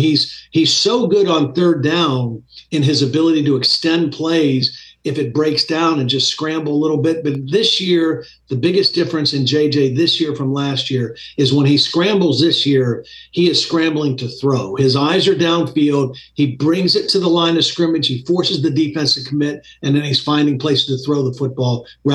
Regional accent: Ohio, United States; Well, I'm an Ohio guy. I'm from Ohio. I went to the Penn State.

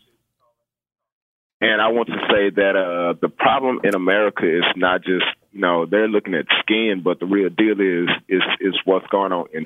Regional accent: Dallas, Texas, United States; I'm from Dallas, Texas.

